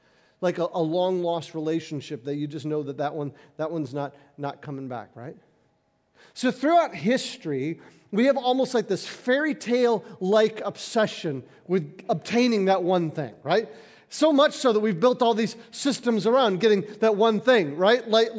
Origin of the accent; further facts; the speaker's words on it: Detroit, Michigan, United States; See, I grew up here in Michigan, as many of you did, so we're just used to this.